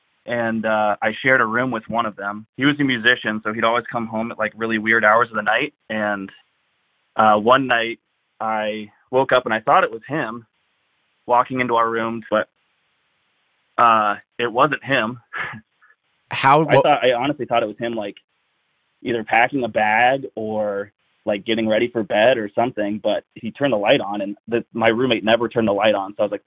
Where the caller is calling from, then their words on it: Columbus, Ohio, United States; I'm calling from Columbus, Ohio.